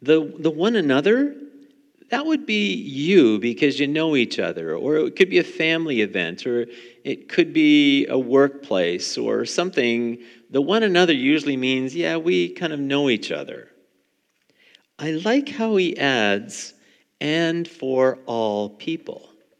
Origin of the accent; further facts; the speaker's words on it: Carleton Place, Ontario, Canada; now in Perth, Canada; I used to be from Carlton Place, now I'm from Perth, it's even worse.